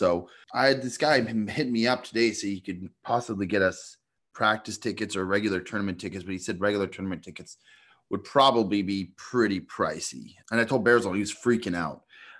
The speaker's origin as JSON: {"language": "English", "country": "Canada", "accent": "Canadian", "said": "I am from Canada, yes."}